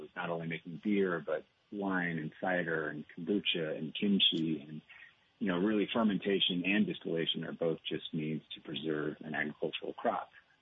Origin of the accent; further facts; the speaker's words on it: Plainfield, Vermont, United States; I grew up in Plainfield, Vermont, and you know, Richard and Sally, the Cape Farm, I mean, they're kind of agricultural superheroes in my book.